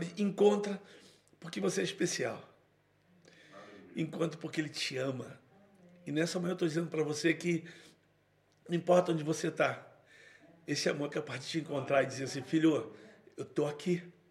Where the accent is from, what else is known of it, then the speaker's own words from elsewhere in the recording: Rio de Janeiro, Brazil; eu sou lá do Borel. E o Borel tem uma escola de samba chamada Unidos da Tijuca.